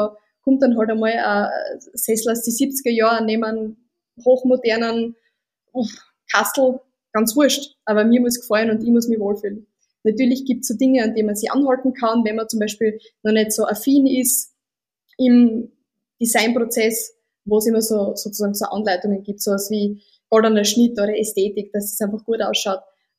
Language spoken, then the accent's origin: German; Styria, Austria; als wie bei uns in der Steiermark